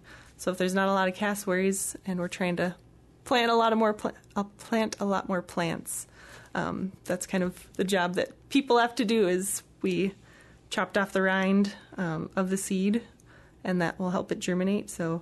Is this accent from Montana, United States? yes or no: no; Minnesota, United States; I'm from Minnesota, so encountering black bears, they're kind of intimidating, but for the most part, they just stick to themselves.